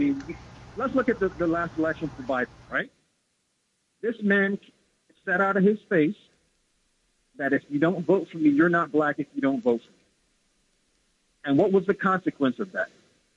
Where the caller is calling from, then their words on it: Jersey City, New Jersey, United States; from Jersey City.